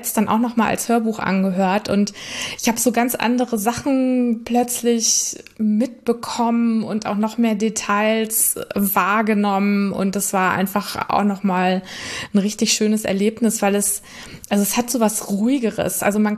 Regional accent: Northern Germany, Germany; Also ich komme aus Norddeutschland, also ich wohne im Kreis Segeberg

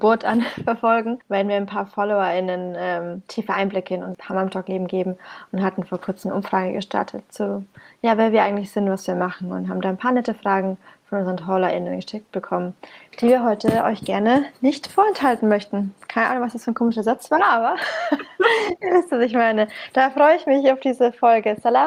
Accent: Bamberg, Bavaria, Germany; komme aus dem gebürtigen Frankenland, im schönen, wunderschönen Bamberg.

